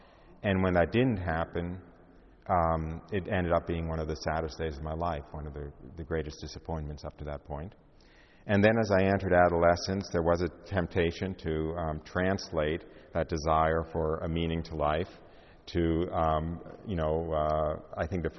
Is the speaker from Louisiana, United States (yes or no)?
no; New York, United States; and I was born and raised outside of New York City. I'm very Jewish.